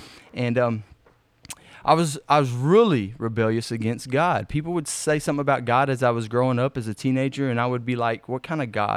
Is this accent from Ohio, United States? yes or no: no; Houston, Texas, United States; also born or lived in Groesbeck, United States; Well, like I said, I was born and raised in Houston. When I got adopted, I moved to Waco, Texas, which is...